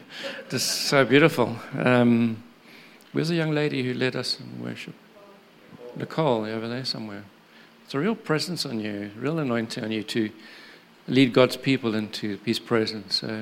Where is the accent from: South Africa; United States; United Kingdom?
South Africa; Durban, KwaZulu-Natal; We're from Durban originally, and only been in two churches in 44 years, one in Durban, one in Cape Town.